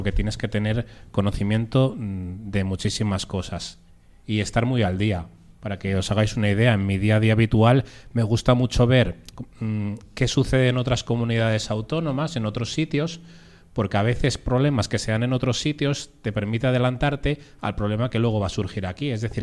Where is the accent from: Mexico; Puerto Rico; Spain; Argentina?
Spain; Salamanca, Castile and León; yo no me quería ir muy lejos de mi tierra, de Salamanca.